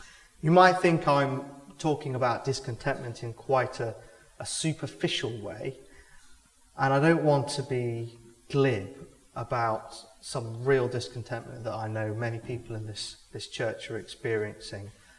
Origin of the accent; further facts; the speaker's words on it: United Kingdom; because we're British